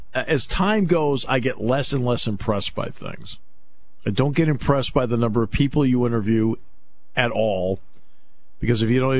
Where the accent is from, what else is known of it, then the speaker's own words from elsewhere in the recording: New England, United States; Everyone knows I grew up in New England like Peter did. We grew up in the same town together, played the same little league team, the whole deal, right? We grew up in New England.